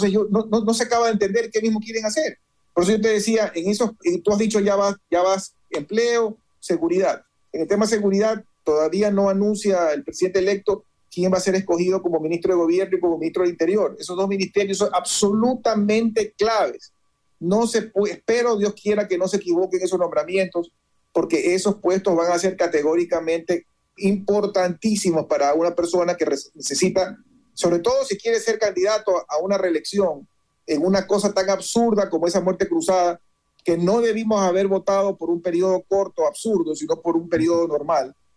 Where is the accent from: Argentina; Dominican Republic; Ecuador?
Ecuador; hay que también como ecuatorianos defender de que no se venda en mal momento